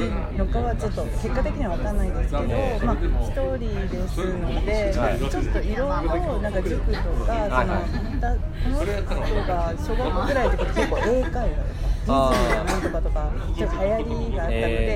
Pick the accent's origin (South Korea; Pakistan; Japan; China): Japan; Osaka; あ、私は、大阪育ちなんですが